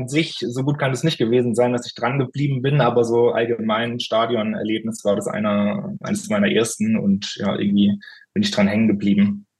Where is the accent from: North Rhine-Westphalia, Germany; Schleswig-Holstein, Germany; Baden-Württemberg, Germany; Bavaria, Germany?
Baden-Württemberg, Germany; ich komme eigentlich eher aus dem Einzugsgebiet, in dem man eher VfB oder Bayern-Fan ist, so Oberschwaben-Ecke, Bodensee, aber eher Richtung Bayern rüber.